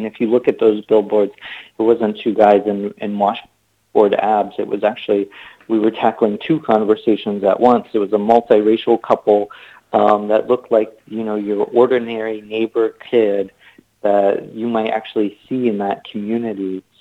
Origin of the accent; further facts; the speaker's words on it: San Francisco, California, United States; I grew up in San Francisco, and it's a very multiracial town.